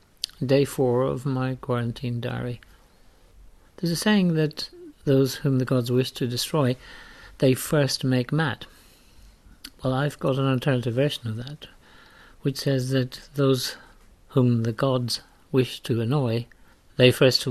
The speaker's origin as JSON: {"language": "English", "country": "Ireland", "said": "What it reminds me of is a famous story from Ireland, my home country, during the Second World War."}